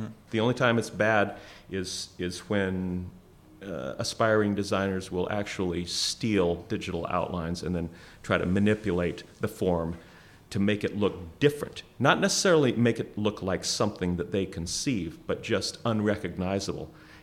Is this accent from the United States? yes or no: yes; Tacoma, Washington, United States; And I grew up in Tacoma, Washington, where I was born. And at the time, Tacoma had 3 military bases.